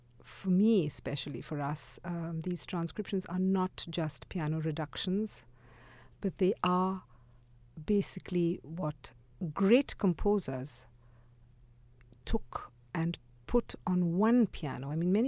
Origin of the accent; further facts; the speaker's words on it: India; In fact, for me, being an Indian, especially sympathetic are the poems which he wrote music to of Rabindranath Tagore.